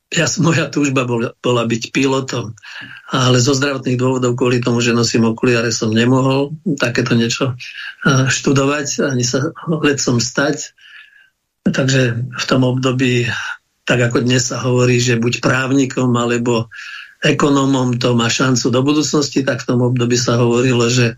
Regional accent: Žilina Region, Slovakia; Ja mám 70 rokov. Som Kysučan, ktorý žije na Orave.

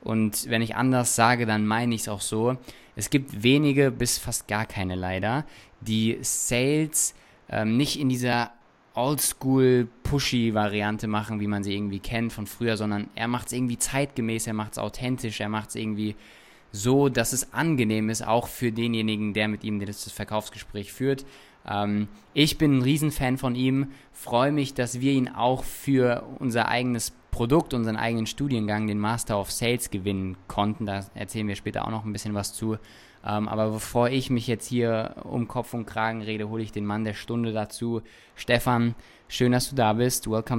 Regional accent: Germany; dass wir als Deutsche irgendwie nicht so gut verkaufen können

